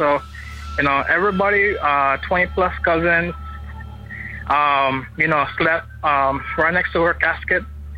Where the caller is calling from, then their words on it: Honolulu, Hawaii, United States; I'm calling from Honolulu, Hawaii.